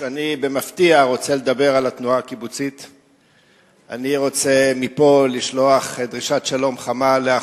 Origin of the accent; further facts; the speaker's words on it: Jerusalem, Jerusalem District, Israel; born there; נשלחה מירושלים, שם נולדנו